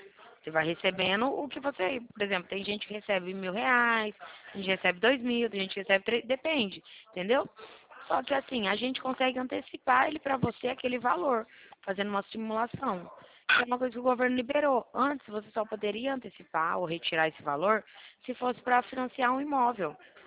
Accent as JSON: {"language": "Portuguese", "region": "São Paulo", "country": "Brazil", "said": "eu sou daqui do interior de São Paulo."}